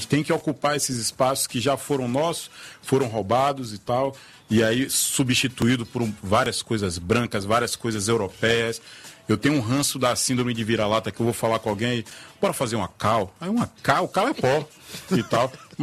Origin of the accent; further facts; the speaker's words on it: Salvador, Bahia, Brazil; eu sou nascido e criado na Lapinha, nasci no Nanere